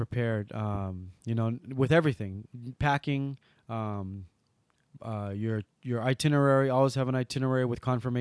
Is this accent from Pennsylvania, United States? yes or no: no; Hawaii, United States; Hey, I'm from Hawaii. I love your hotel.